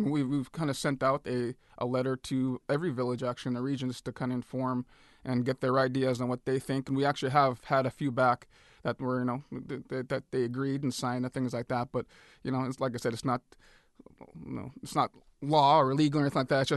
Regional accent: Akiachak, Alaska, United States; When I was growing up in Akichuk, that was always a big focus, was to have, once a month get-togethers with elders

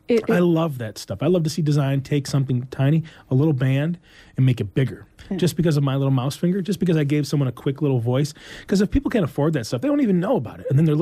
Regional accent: Midwest, United States; But as a Midwesterner, I will never indulge

